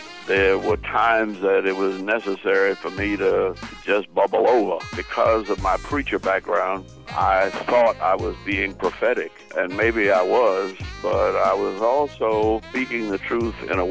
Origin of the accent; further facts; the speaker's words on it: New Orleans, Louisiana, United States; also born or lived in Georgia; Well, if I had come from New York or Chicago, but I'm from New Orleans and Georgia.